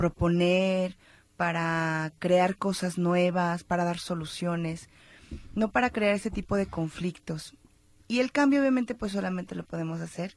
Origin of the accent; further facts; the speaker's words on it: Mexico; todos esos creencias que tienen la gente de otros países, de quiénes somos los mexicanos